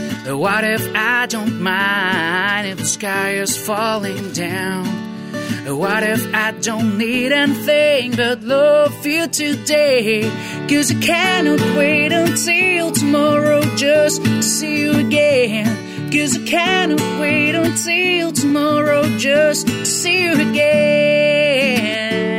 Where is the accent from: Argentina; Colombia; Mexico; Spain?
Argentina; yo soy argentino-italiano. Yo tengo pasaporte italiano por mi descendencia de mi abuelo que era marinero.